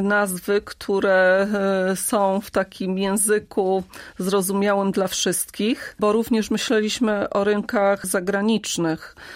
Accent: Zielona Góra, Lubusz Voivodeship, Poland; Nie, pochodzę z Zielonej Góry. W Zielonej Górze się urodziłam, ale jakiś czas temu wyprowadziłam się na wieś. Mieszkam praktycznie w samym lesie.

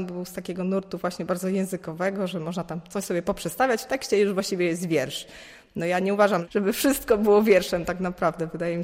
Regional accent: Silesian Voivodeship, Poland; ponieważ ja jestem ze Śląska

